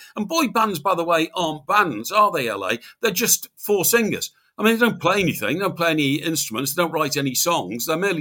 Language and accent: English; Chester, North West England, United Kingdom; Now, Holmes Chapel example, is a tiny town, almost a village, in Cheshire, very near to where I grew up in Chester.